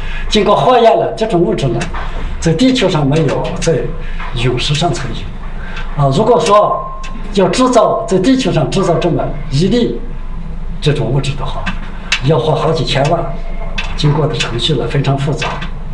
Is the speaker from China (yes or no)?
yes; China; 这个我们中国人修的塔跟印度不大一样啊